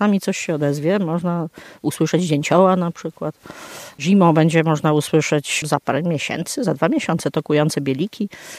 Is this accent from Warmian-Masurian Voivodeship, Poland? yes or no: no; Sieraków, Greater Poland Voivodeship, Poland; Pochodzę z Sierakowa, pracuję na Uniwersytecie w Poznaniu.